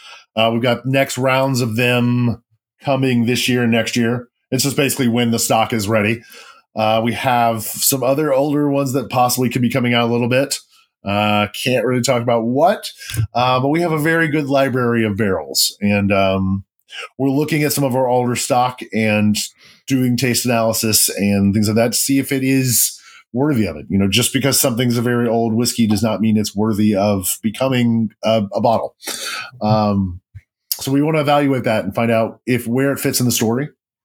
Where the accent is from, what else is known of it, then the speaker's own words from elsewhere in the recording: Tennessee, United States; also born or lived in Kentucky; I've known a lot of those guys growing up in Tennessee and living in Kentucky for a while.